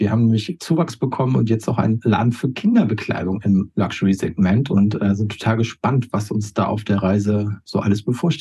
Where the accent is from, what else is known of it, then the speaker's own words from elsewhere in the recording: Hamburg, Germany; ich komme aus Hamburg, bin eigentlich Nordlicht